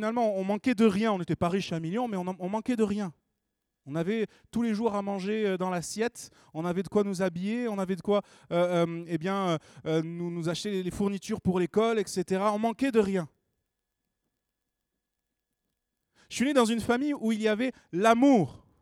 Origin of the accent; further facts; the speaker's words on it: France; born there; Je suis né en France, déjà, ça c'est un bon départ. Je ne suis pas né à Beyrouth, et je suis heureux d'être né en France, et j'aime mon pays. Il n'est pas parfait, mais j'aime mon pays. Je suis né dans une famille chrétienne